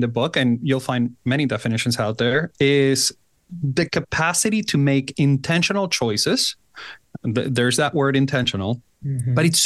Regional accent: Caracas, Capital District, Venezuela; moved away; I was born and raised in Caracas, Venezuela. And it's a place that unfortunately fell into anarchy and there was a lot of violence.

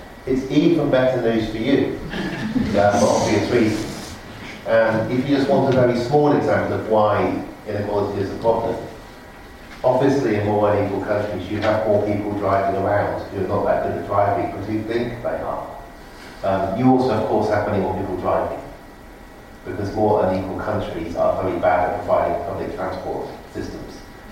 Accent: United Kingdom; I grew up in Britain where you learn to say how good you are.

